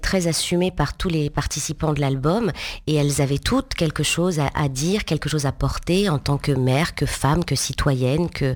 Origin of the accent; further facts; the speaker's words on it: France; born there; Moi je suis née en France, donc je suis française, de parents nés en Algérie, des juifs pieds noirs